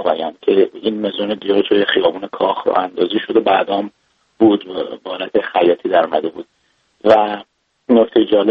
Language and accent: Persian; Iran; ما ایرانی هستیم